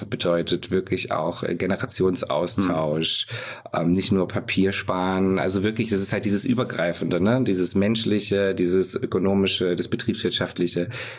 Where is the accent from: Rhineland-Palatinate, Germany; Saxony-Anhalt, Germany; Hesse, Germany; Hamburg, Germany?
Hesse, Germany; Fulda; Also ich bin katholisch aufgewachsen hier in Fulda.